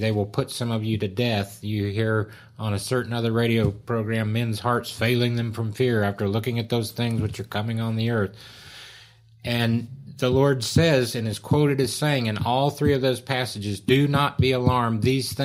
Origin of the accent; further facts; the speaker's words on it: United States; maybe particularly as I'm an American and came from America, that people in America have.